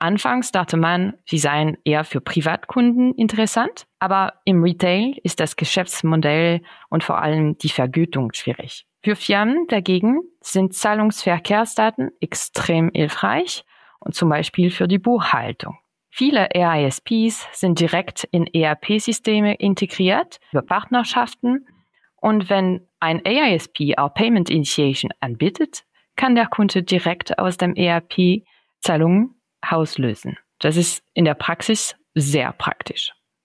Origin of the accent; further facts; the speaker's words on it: France; German is a second language; Ich komme aus Frankreich, wie es man wahrscheinlich hören kann.